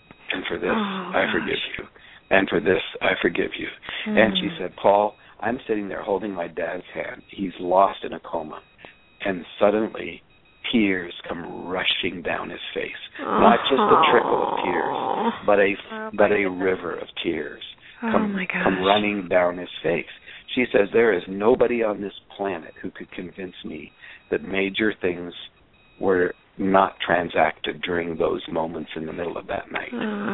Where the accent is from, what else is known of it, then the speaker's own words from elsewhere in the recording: Canada; I'm Canadian, so we don't have all the answers